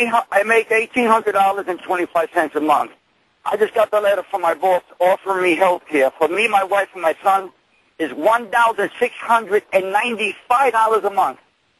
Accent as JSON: {"language": "English", "country": "United States", "said": "This is my situation. I'm 55, and I'm an American. I'm a conservative, and I haven't had health care in 10 years."}